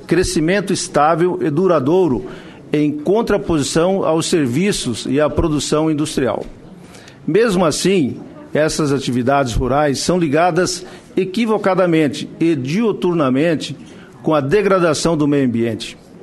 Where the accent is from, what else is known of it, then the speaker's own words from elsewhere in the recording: Paraná, Brazil; Já que todos nós somos da mesma região do oeste do Paraná